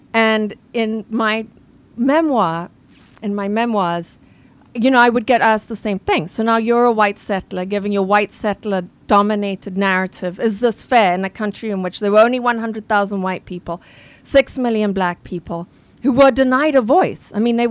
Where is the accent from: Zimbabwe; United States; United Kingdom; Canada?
Zimbabwe; I'm from Zimbabwe